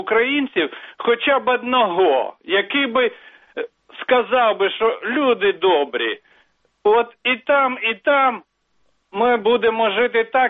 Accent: Kyiv, Ukraine; З Києва я.

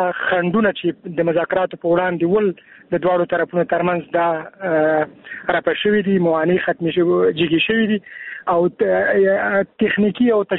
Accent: Afghanistan; د یو افغان په توګه زه ډېر خوشحاله یم

